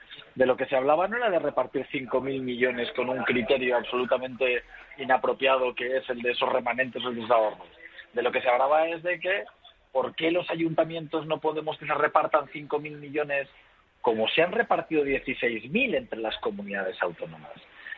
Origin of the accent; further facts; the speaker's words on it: Zaragoza, Aragon, Spain; de los zaragozanos también, que también somos españoles